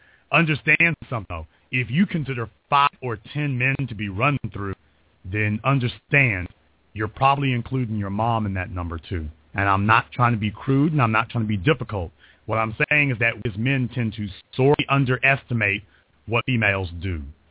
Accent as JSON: {"language": "English", "region": "Louisiana", "country": "United States", "said": "Well, I'm from Louisiana. They'll have a dozen bodies before they leave high school."}